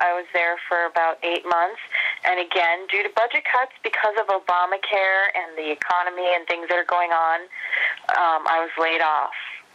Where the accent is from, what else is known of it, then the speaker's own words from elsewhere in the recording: Hollywood, California, United States; born there; I was born in Hollywood, California.